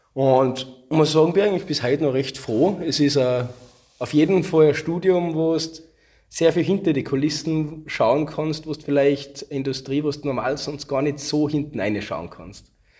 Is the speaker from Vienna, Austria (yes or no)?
no; Salzburg, Austria; Ich komme aus dem Pinzgau